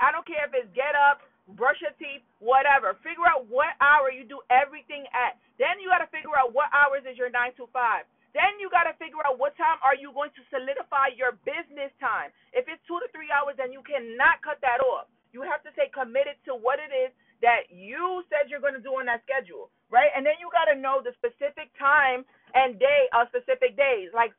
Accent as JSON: {"language": "English", "town": "Harlem", "region": "New York", "country": "United States", "said": "I'm from Harlem, New York. I am super happy to be here today."}